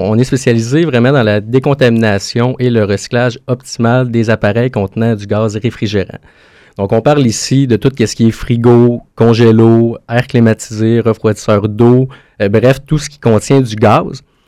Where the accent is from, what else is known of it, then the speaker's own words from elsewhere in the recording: Nicolet, Quebec, Canada; Et moi, d'un fier Nicolettin.